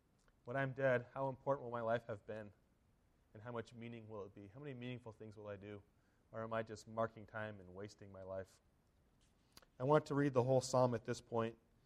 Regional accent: California, United States; I grew up in California, and we had a small baseball diamond in our backyard

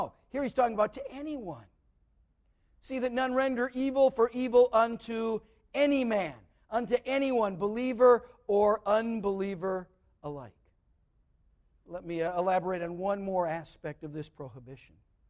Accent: United States; I love being an American. And I love the freedoms that we have.

